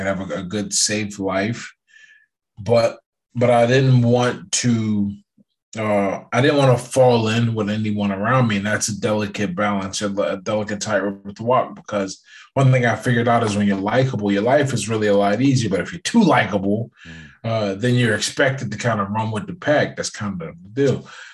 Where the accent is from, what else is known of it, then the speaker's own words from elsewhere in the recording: Pittsburgh, Pennsylvania, United States; So I'm from Pittsburgh, Pennsylvania. I'm actually here right now. I live here.